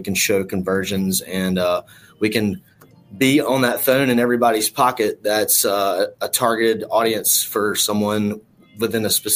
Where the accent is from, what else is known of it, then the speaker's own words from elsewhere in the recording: South Carolina, United States; I'm from South Carolina, so I'm still getting a 434 number